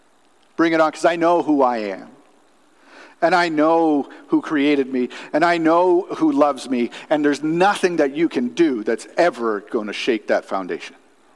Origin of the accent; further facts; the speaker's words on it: Newfoundland and Labrador, Canada; I'm from Newfoundland, so I speak closer to pure English than the English speak English.